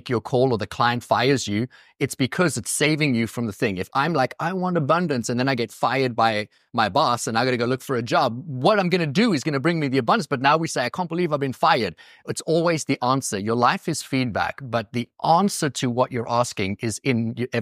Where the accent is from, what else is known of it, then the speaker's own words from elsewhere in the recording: East Coast, United States; It's because I'm from the East Coast and we're obviously in LA.